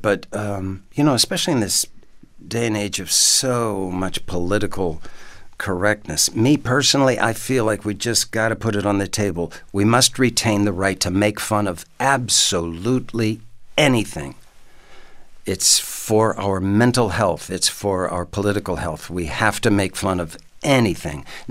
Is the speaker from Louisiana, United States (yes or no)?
no; Maryland, United States; I'm a Lutheran from Western Maryland.